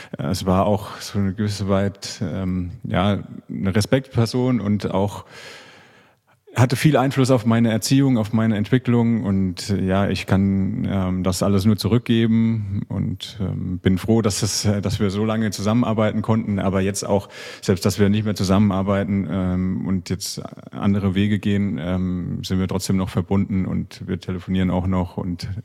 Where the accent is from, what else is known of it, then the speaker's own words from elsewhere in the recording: Hesse, Germany; aus meiner Heimat von der Bergstraße